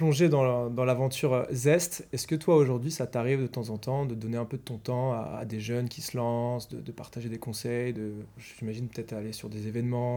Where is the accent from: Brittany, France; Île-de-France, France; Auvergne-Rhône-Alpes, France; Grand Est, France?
Brittany, France; je suis breton